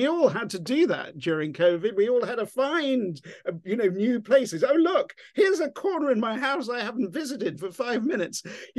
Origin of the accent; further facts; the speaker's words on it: England, United Kingdom; I'm English, as you can tell from my Texas accent, we're fed Charles Dickens in England